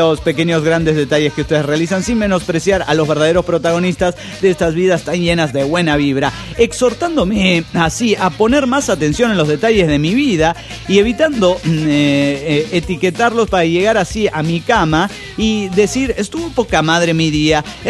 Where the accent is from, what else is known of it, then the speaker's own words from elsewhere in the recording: Morelia, Michoacán, Mexico; de Morelia, Michoacán.